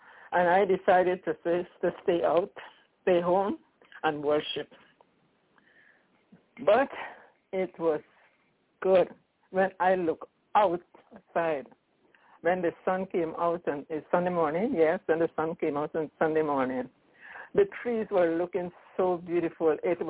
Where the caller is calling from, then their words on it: Albany, New York, United States; Oh, this is … from Albany, New York. Yes, Albany, New York. I'm calling from Albany, New York.